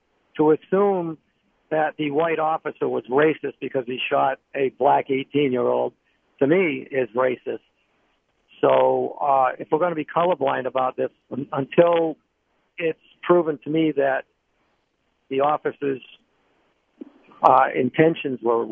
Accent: Boston, Massachusetts, United States; I'm from the East Coast. I'm from Boston, Massachusetts.

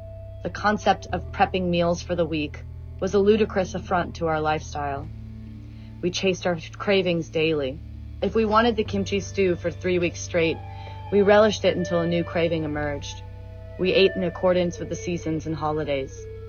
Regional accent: United States; Growing up in America with a Caucasian father and a Korean mother, I relied on my mom for access to our Korean heritage.

